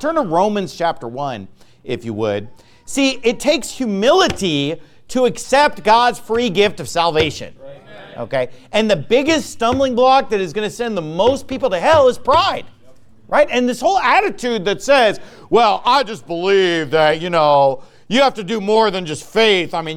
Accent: Sacramento, California, United States; It's always good to be back in Sacramento, my hometown. I was born and raised here.

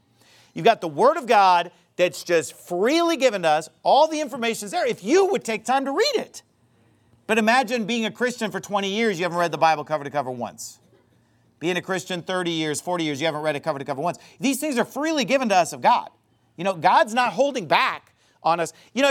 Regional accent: United States; Like, because we grew up in America, we don't think that way

